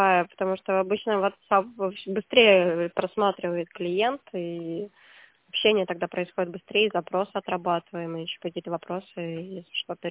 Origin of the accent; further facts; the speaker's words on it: Pskov, Pskov Oblast, Russia; Нет, мы из Пскова.